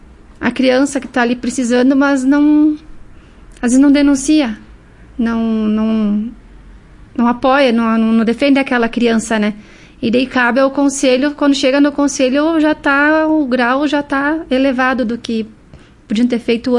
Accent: Marau, Rio Grande do Sul, Brazil; also born or lived in Passo Fundo; Eu nasci em Passo Fundo. A família da minha mãe é toda aqui de Marau. Uhum. Me considero daqui, na verdade.

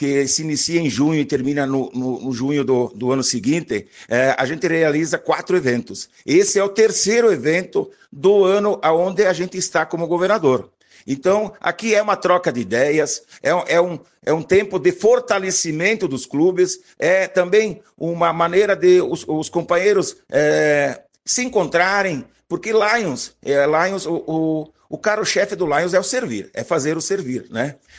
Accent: Vacaria, Rio Grande do Sul, Brazil; now in Flores da Cunha, Brazil; Até porque Vacaria é minha terra natal. Então, hoje eu resido lá em Flores da Cunha, mas eu sou natural desta linda e magnífica cidade de Vacaria

